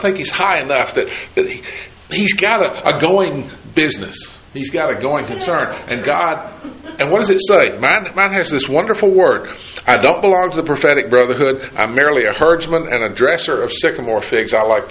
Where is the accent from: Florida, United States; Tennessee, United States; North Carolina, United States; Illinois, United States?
Tennessee, United States; Jefferson City; I grew up in Jefferson City, Tennessee, and there was in that town a little family, Miller by name.